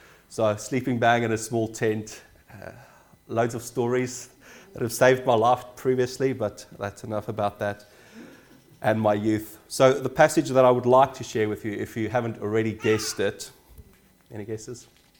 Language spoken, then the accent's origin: English; Pietermaritzburg, KwaZulu-Natal, South Africa; as you all know, I'm from South Africa. but I'm very privileged, and the place where I grew up is called Pietermaritzburg.